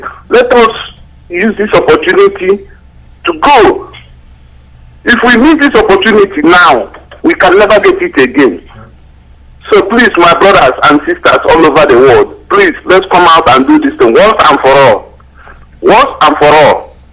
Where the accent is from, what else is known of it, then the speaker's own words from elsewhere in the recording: Nigeria; English is a second language; moved away as an adult; now in Germany; The first day I came into Germany, I met a lady in the train station. She asked me, where do you come from? I said, I come from Nigeria. She said, are you an Igbo man? I said, yes.